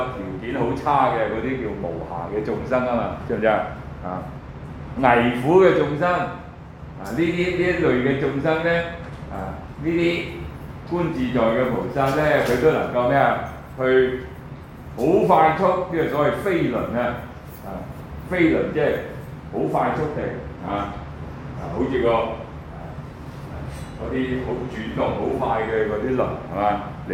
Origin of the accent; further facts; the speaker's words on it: China; 我們中國人最喜歡的過年